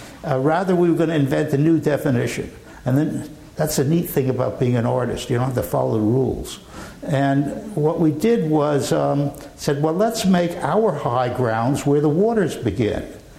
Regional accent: California, United States; After all, we're from California, and if we make a big mistake, we're going to really get chewed on.

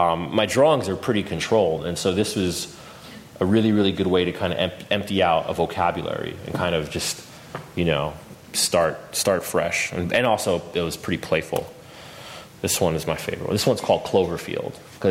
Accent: United States; Like, they should be spitting on me right now. I'm an American.

